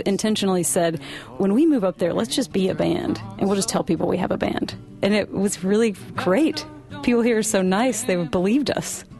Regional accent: Appalachia, United States; coming here and telling people we're Appalachian and I have this murder ballad

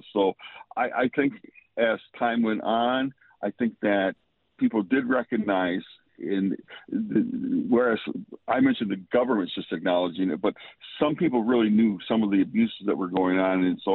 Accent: Michigan, United States; because I'm from Michigan

